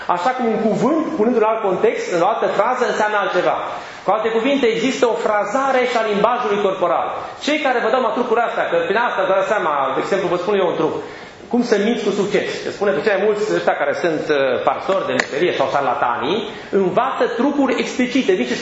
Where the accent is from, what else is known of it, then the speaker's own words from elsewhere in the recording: Transylvania, Romania; sunt ardelean atipic, vorbesc repede.